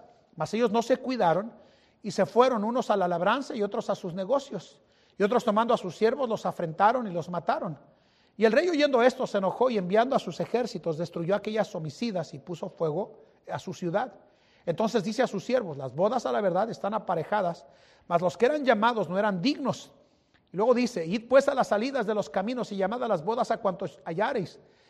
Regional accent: Mexico; señor, ni costeño soy, soy mexicano.

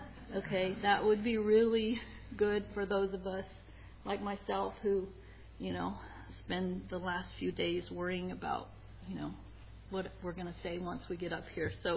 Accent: South Dakota, United States; also born or lived in Flagstaff, Arizona; Some of you know that I grew up in South Dakota most of my life, so that's how we got from Flagstaff, Arizona to South Dakota.

